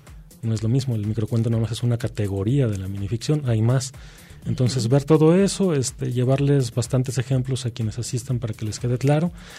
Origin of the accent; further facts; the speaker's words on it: Jalisco, Mexico; bueno, porque somos de Jalisco, ¿no?